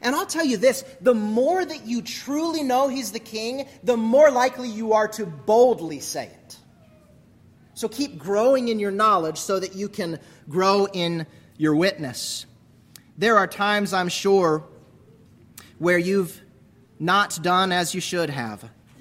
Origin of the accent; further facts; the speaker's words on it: Minnesota, United States; Growing up in Minnesota, we had a whole bunch of immigrants from Somalia.